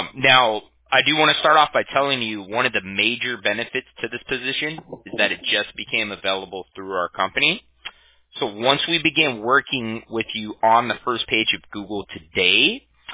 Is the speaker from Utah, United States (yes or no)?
no; Huntington Beach, California, United States; I'm from Huntington Beach